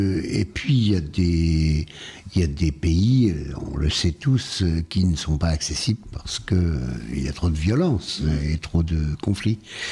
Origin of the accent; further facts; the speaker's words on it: Algeria; j'y ai retrouvé une certaine flore de mon enfance en Algérie.